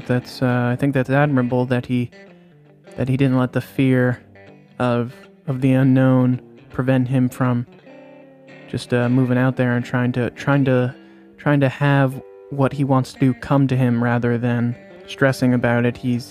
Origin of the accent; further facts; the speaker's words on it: Pequannock, New Jersey, United States; She's from my hometown, Pequannock.